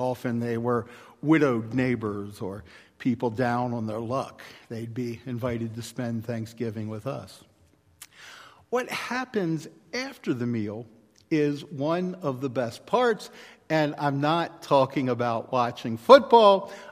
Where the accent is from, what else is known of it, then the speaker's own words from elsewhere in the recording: Baltimore, Maryland, United States; In my hometown of Baltimore, among people such as Melanie and myself of German ancestry